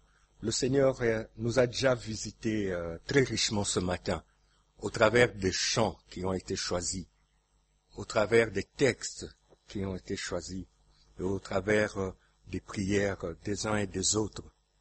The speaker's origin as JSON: {"language": "French", "country": "DR Congo", "said": "Moi, je suis du Congo, Congo-Kinshasa."}